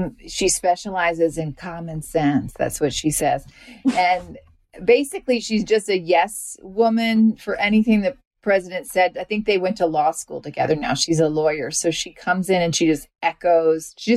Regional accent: Georgia, United States; moved away; I mean, I grew up in Georgia, which just flipped. I mean, that's a huge difference from when I lived there.

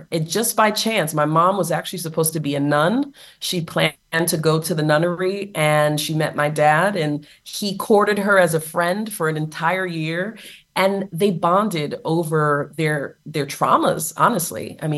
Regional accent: Syracuse, New York, United States; Well, I'm truly a Syracuse girl in the sense that I know how to survive cold winters.

